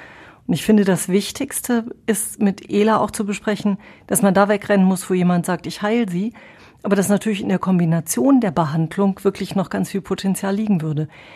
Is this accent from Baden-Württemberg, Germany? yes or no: no; Witten, North Rhine-Westphalia, Germany; in der Stadt, wo ich aufgewachsen bin, in Witten